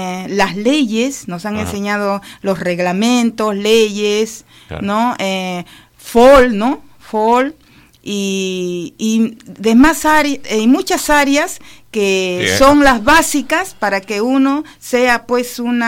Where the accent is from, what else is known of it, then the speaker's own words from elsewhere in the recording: Peru; Soy peruana, quisiera decir esto, porque tengo algunos estudios de maestra en mi país.